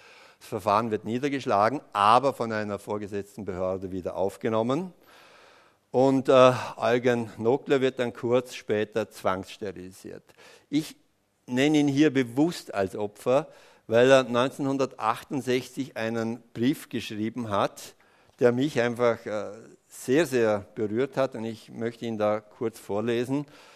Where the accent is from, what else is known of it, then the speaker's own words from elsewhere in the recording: Altach, Vorarlberg, Austria; Ich habe zwei Heimatbücher hauptverantwortlich gemacht, nämlich das meiner Heimatgemeinde Altach